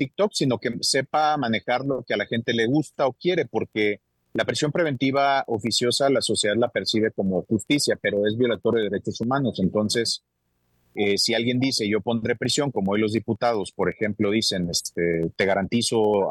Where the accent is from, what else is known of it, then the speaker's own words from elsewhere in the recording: Mexico; La verdad es que como abogado es muy triste, como mexicano es muy triste.